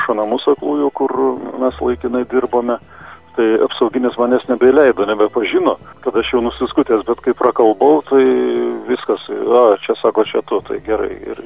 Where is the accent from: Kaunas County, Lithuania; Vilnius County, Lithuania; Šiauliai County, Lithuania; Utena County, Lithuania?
Šiauliai County, Lithuania; Joniškis; iš vaikystės mano buvo prasta kalba, todėl kad aš iš Joniškio, ten tokia savotiška tarmė buvo, trumpinimai ilgųjų balsių arba trumpųjų ilginimai, galūnių nukandimas ir panašiai prie Latvijos sienos.